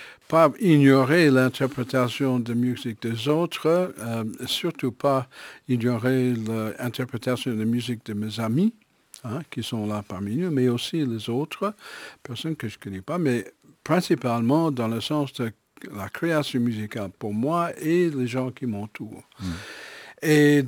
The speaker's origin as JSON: {"language": "French", "town": "Los Angeles", "region": "California", "country": "United States", "tie": "born or raised there", "also_born_or_lived": "Phoenix / New York City", "moved": "as an adult", "lives_now": "Liège, Belgium", "said": "Après Phoenix, j'ai grandi en Californie du Sud, à Los Angeles. Et après à Los Angeles, je suis allé faire mes études et terminer mes études à New York City, au Juilliard School of Music."}